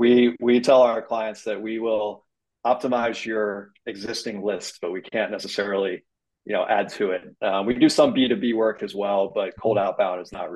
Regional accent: Indianapolis, Indiana, United States; born there; I was born in Indianapolis originally. Like to claim my Midwest roots.

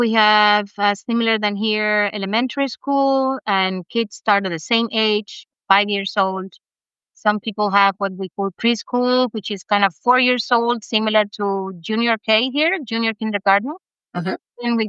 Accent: Cuba; English is a second language; moved away as an adult; now in Canada; I grew up in Cuba, sunny, warm Cuba. And I went to school there too because I've only been 15 years in Canada, which is even less than a third of my life in this planet. So Cuba is where I became the person that I am today.

